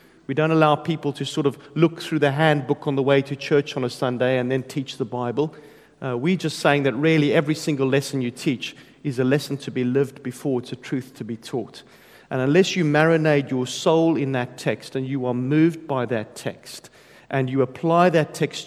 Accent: South Africa; now in United Kingdom; I'm a South African, so it's going to take you a while to get used to my accent. We've been living in the UK for 10 years.

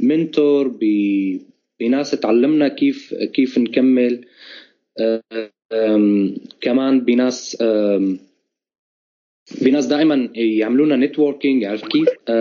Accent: Syria; moved away as an adult; now in Germany; ونحن كلياتنا من سوريا.

